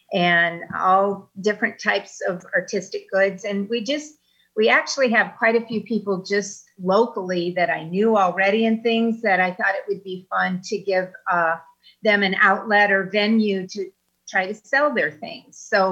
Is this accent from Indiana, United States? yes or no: yes; New Carlisle, Indiana, United States; also born or lived in Michigan City; I am pretty much a small town girl, so I grew up in New Carlisle. Actually moved to Michigan City in my eighth grade year, so that was kind of a culture shock going from small town New Carlisle to Michigan City in the 70s